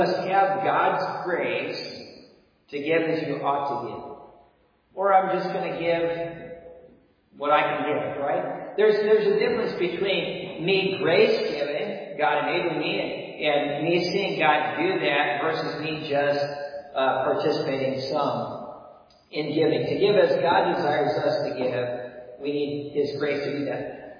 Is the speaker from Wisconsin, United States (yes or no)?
yes; Wisconsin, United States; And I tell them I'm from Wisconsin. My home church in Wisconsin was pastored by my dad.